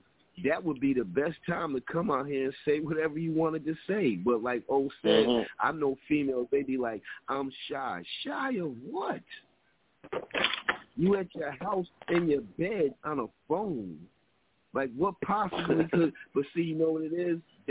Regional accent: Paterson, New Jersey, United States; and I'm from Patterson, you know, it's people in Patterson I know

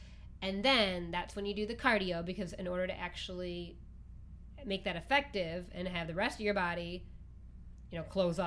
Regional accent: Midwest, United States; now in Los Angeles, United States; I joke about living in LA because I'm from the Midwest, where we eat a lot of pizza and drink a lot of beer.

